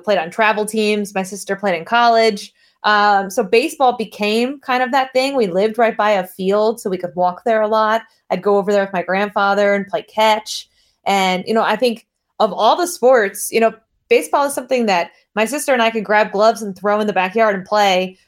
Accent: Connecticut, United States; So I'm from Connecticut, and so you're either a Yankees or a Red Sox fan.

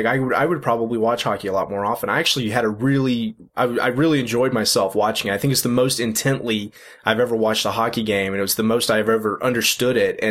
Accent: Florida, United States; growing up in the South, which Florida may technically not be part of the South, depending on who you ask. But I did not grow up watching hockey.

